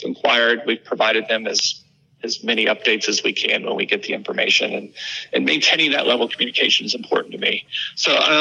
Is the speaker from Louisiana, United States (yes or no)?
no; Dayton, Ohio, United States; No, I grew up in Dayton, Ohio. I lived Reds and Bengals as a kid. My hero was Joe Morgan.